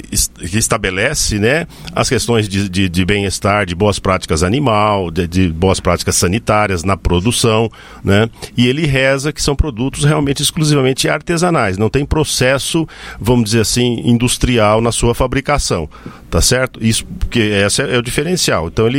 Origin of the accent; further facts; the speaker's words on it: Campinas, São Paulo, Brazil; Eu sou de São Paulo, né? De Campinas.